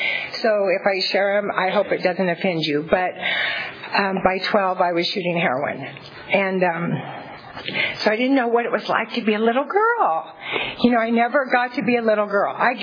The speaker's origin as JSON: {"language": "English", "town": "Fresno", "region": "California", "country": "United States", "tie": "born or raised there", "said": "I was born and raised in Fresno. And which is crazy, and I'm still there."}